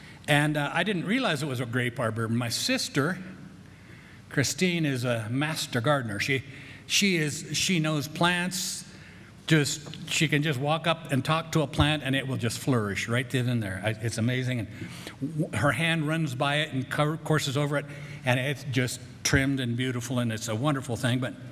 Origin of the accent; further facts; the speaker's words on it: Grand Junction, Colorado, United States; I grew up in Grand Junction.